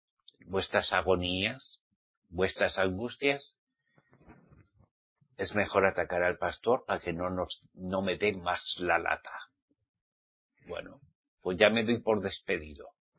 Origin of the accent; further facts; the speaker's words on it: Spain; born there; Yo hablo español. Mi español no es latino, es español. Nací en España.